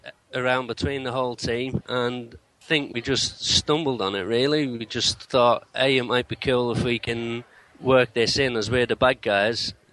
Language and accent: English; Dublin, Leinster, Ireland; now in Oldham, United Kingdom; I'm originally from Dublin, Ireland, but I'm living in Oldham, Manchester